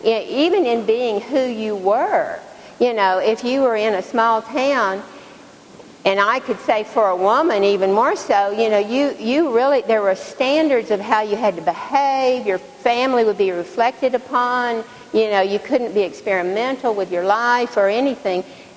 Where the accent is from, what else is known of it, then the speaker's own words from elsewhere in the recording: Tennessee, United States; now in Texas, United States; growing up in Tennessee and now living in Texas